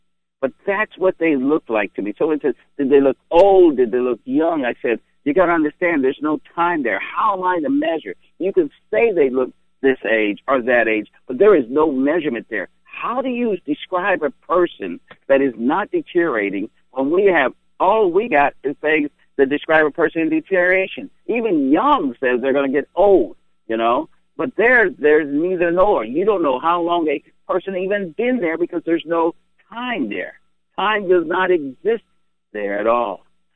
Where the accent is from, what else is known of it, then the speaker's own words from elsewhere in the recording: California, United States; My grandmother Mary, I grew up in California. Grandmother Mary lived in Houston.